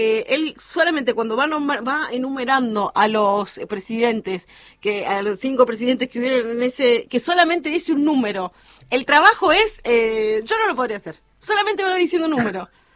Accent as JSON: {"language": "Spanish", "country": "Argentina", "said": "Para mí es imperdible, no solamente como Argentina, digo, para mí lo tiene que ver del mundo"}